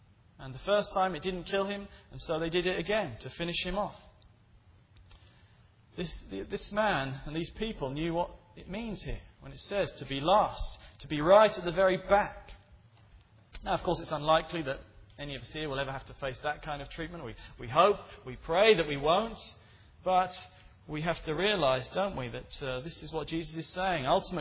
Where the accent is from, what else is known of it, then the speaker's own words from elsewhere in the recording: England, United Kingdom; I'm from England